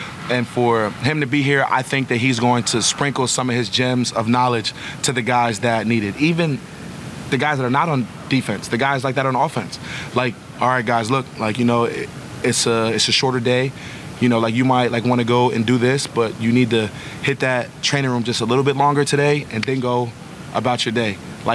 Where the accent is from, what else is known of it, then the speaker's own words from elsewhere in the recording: New Jersey, United States; now in Buffalo, United States; I'm from Jersey. I went to school in Philly.